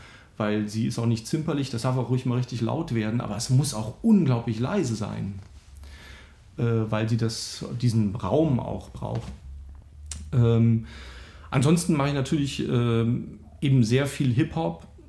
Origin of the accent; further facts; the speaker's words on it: Saarland, Germany; born there; Geboren bin ich im Saarland. Das weiß wieder kein Mensch, wo das ist. Das ist im Südwesten Deutschlands an der Grenze zu Frankreich.